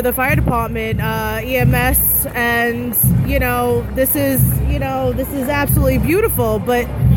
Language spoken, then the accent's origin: English; Brooklyn, New York, United States; now in Staten Island, United States; I'm from Staten Island, but I am originally from Brooklyn, but I live in Staten Island.